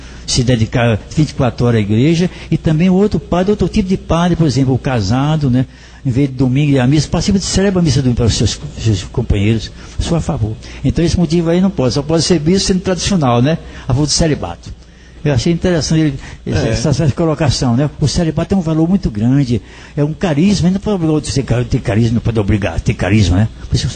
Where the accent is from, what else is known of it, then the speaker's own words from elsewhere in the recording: Quixadá, Ceará, Brazil; born there; Ceará, lá foi em Quixadá, no dia 12 de janeiro, de Tapadura de lá, essa galera família. Portanto, são 6 meses cigano, nasci de lá, mas quase não vivi na minha terra natal, mas gosto do meu Quixadá.